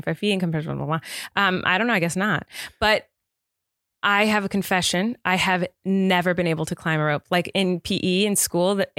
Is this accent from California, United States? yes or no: yes; California, United States; So I grew up in California here, right? And so it's pretty much sunny all year and there's a few rainy days.